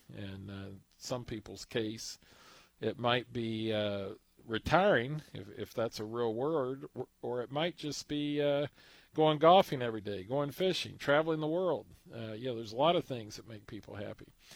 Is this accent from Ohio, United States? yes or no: no; Pasadena, Texas, United States; and by the way, I'm from Pasadena, so any comments I make here shouldn't be taken as a criticism.